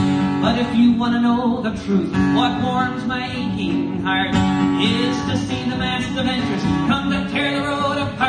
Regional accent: Boston, Massachusetts, United States; now in Olympia, United States; Now he's police chief in Boston, my hometown.

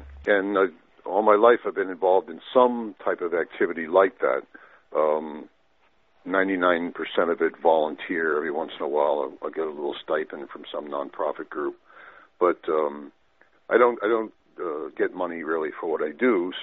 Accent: Boston, Massachusetts, United States; I grew up in Boston. That was the center of political fervor.

